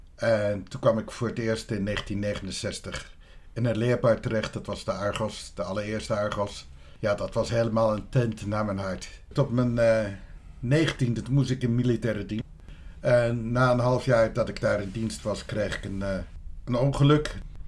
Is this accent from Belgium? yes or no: no; Vlaardingen, South Holland, Netherlands; born there; Ik ben in Vlaardingen geboren. Uit een gezin met vader, moeder en 3 zoons en 1 dochter. Ja, het was een Nederlands hervormd gezin.